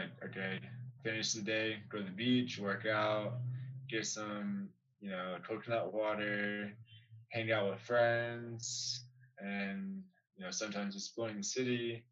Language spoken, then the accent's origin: English; United States; I grew up like how most people in the U.S. grew up, you know, very privileged in a way